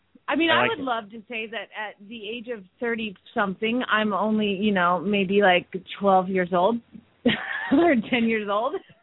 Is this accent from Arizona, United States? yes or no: yes; Phoenix, Arizona, United States; from Phoenix, Arizona